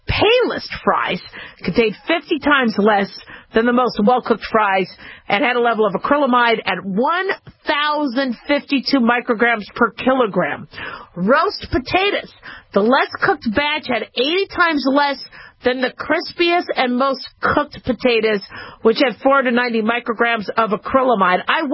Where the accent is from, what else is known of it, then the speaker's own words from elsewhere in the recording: Phoenix, Arizona, United States; Another thing we used to worry about a lot growing up in Phoenix are, you know, getting bit by black widows.